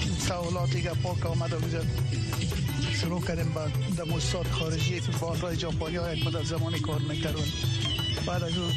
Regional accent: Afghanistan; now in United States; از افغانستان هستم. مدت 7 سال میشه که در امریکا آمدیم.

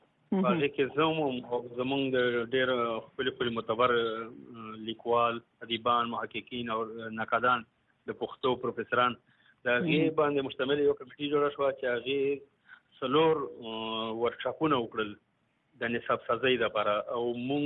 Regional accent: Bannu, Khyber Pakhtunkhwa, Pakistan; also born or lived in Lahore; 1950 کال زه په لاهور کې پیدا شوی یم او بیا دا غینه پس بنو تر غلی ما او دلته مې خپل وطن کې خپل کلی کې ابتدایي تعلیم مې کړی دی د بنو خار په پرایمري سکول کې

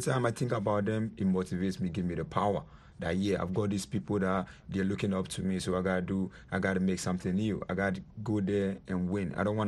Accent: Bukom, Greater Accra, Ghana; I fight for Ghana. I fight for my people because I grew up in Bukom

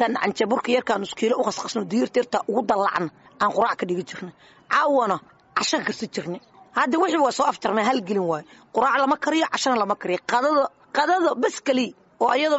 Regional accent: Mogadishu, Banadir, Somalia; aniga waxaan ka soo qaxay magaalada Muqdisho waxaan ka soo qaxay Burdhigley hadda ma qashay degmada Burdhigley

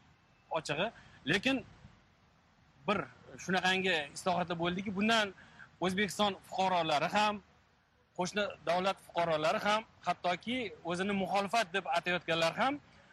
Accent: Kazakhstan; masalan, men o'zim Qozog'istonlikman. Tez-tez Qozog'istonga borib turaman

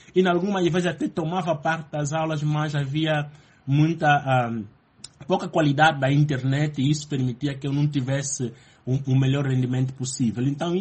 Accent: Angola; eu sou de Angola

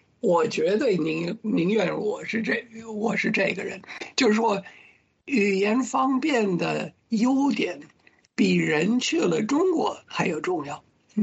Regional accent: United States; Chinese is a second language; 对不起，我是美国人，某某人的电话多少？

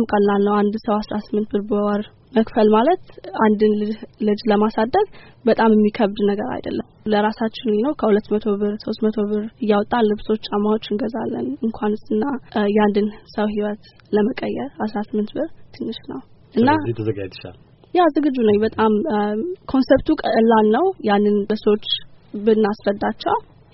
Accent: Debre Work, Amhara, Ethiopia; now in United States; ኢትዮጵያ ሂጄ ነበር ከሁለት አመት በፊት ወደ ትውልድ ሀገሬ ጎጃም ደብረወርቅ ሂጄ

